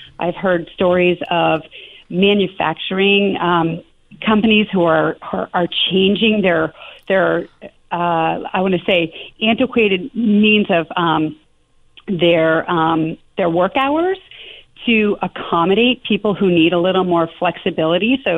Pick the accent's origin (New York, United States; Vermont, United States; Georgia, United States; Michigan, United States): Vermont, United States; Montpelier; so I grew up in Vermont. Obviously, I'm native Vermonter, grew up in Montpelier, and graduated from Montpelier High School and then St. Michael's College.